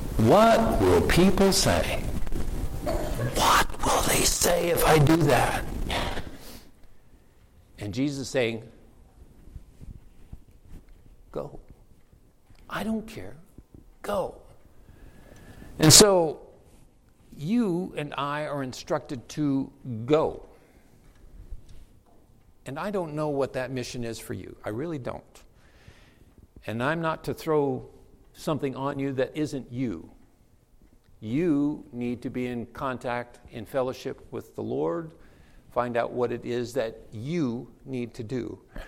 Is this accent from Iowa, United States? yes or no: yes; Iowa, United States; I'm from the Midwest. I'm an Iowan. I'm very independent.